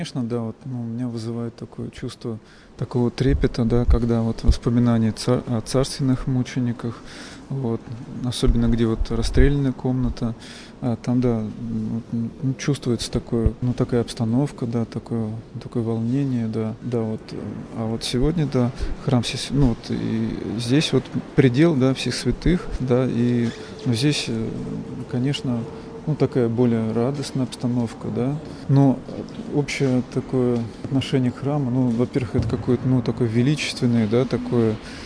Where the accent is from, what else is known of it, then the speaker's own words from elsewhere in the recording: Moscow, Russia; Я из Москвы.